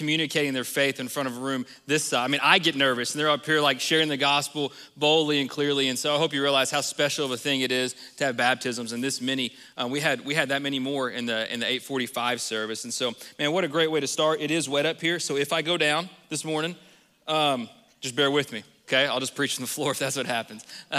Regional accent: Texas, United States; now in Iowa, United States; that's because we're from Texas and we're redneck and we go mudding, okay? So that wasn't because we were moving to Iowa.

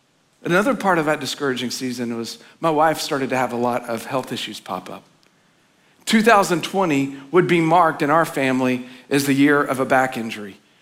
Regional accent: the South, United States; Now, I grew up in the South. Folks go crazy. They wear hats. They dress up.

